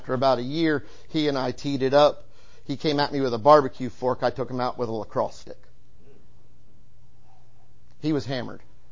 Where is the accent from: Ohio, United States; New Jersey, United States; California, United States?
New Jersey, United States; I'm also from New Jersey, so I talk really fast.